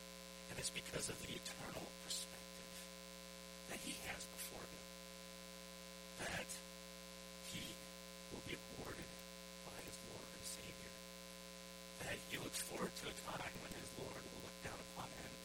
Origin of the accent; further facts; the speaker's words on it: Sacramento, California, United States; now in Vancouver, United States; We grew up in the same town of Sacramento, California.